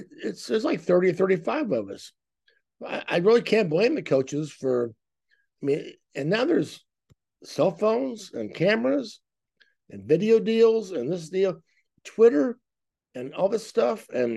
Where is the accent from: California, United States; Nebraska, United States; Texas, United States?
California, United States; San Diego; also born or lived in Kansas City; Absolutely. I don't know, because I grew up in San Diego and I ended up in Kansas City and Mizzou, and here I am.